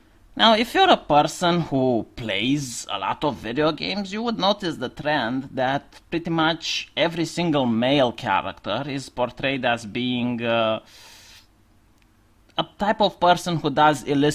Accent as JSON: {"language": "English", "country": "Romania", "said": "I'm a bloke from Eastern Europe, Romania more exactly, an ex-communist country. So I hope my accent isn't that difficult to understand."}